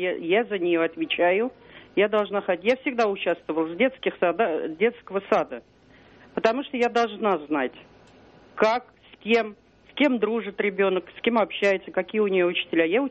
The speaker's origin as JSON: {"language": "Russian", "town": "Lyubertsy", "region": "Moscow Oblast", "country": "Russia", "said": "я из Люберцы."}